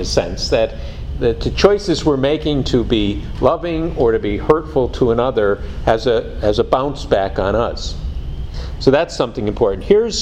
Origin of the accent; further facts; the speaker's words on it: Virginia, United States; I'm originally from Virginia.